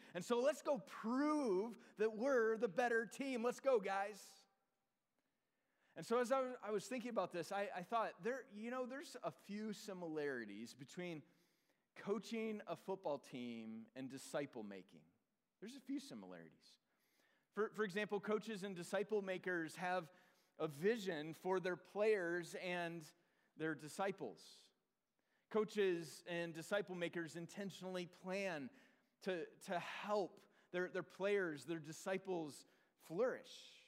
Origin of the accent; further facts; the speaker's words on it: Illinois, United States; I grew up in Northern Illinois. I've been a Bears fan since I was 3.